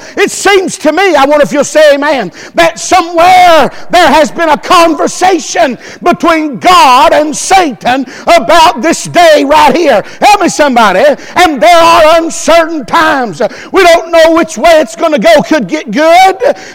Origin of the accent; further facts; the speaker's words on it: Alabama, United States; Now, I don't know how y'all feel about that in South Carolina, but I'm from Alabama.